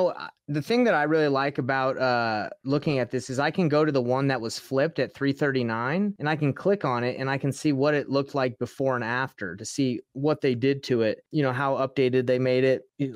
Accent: East Cobb, Georgia, United States; I grew up in East Cobb in Georgia

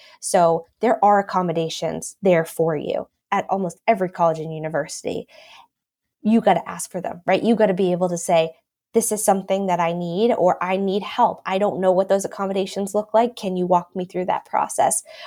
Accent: Boston, Massachusetts, United States; As a Bostonian myself, I often lose sight and take for granted just how much there is going on here, right?

